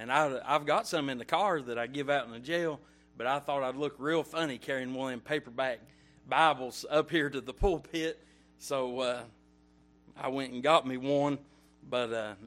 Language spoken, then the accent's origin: English; Jamestown, Tennessee, United States; the pastor. Introduced us, and I'm from Jamestown, Tennessee.